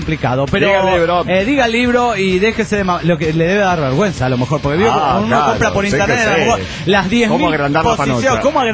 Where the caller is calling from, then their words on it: Tijuana, Baja California, Mexico; Aquí en Tijuana.